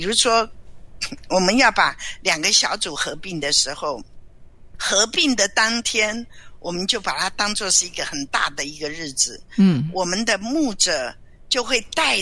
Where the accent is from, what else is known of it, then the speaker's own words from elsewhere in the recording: China; 我们中国人其实很讲一个，就是有关系就没有关系